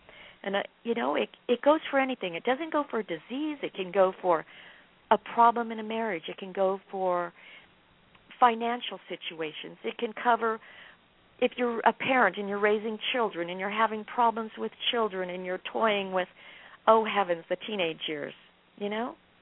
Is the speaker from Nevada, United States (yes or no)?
yes; Las Vegas, Nevada, United States; I'm from Las Vegas.